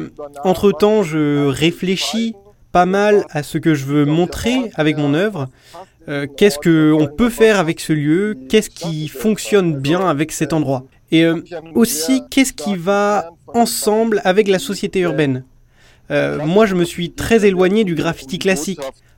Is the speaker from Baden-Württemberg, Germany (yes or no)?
no; Bremerhaven, Bremen, Germany; now in Hamburg, Germany; De base, je viens de Bremerhaven. C'est une petite ville au nord de l'Allemagne. Avec le temps, j'ai fait d'autres stations. Mais là, depuis 2003, je me suis installé à Hambourg